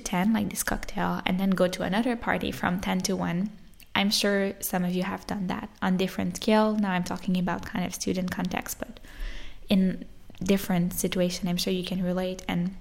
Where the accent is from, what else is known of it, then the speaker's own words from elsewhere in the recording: Quebec, Canada; English is a second language; So I'm coming from French Canada. I never had a lot of travel experience before.